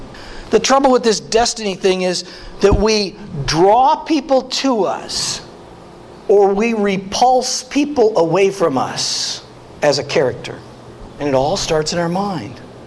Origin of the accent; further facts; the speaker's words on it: Wisconsin, United States; My dad taught me how to eat meat. I'm from Wisconsin.